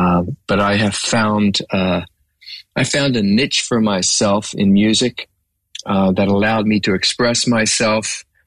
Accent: Philadelphia, Pennsylvania, United States; I grew up in Philly, Philly born and bred, as they say. I grew up in a home that was a Christian church going home.

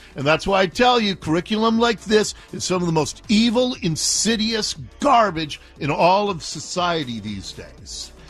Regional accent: Ballard, Washington, United States; I grew up in Ballard. I don't have any Canadian roots.

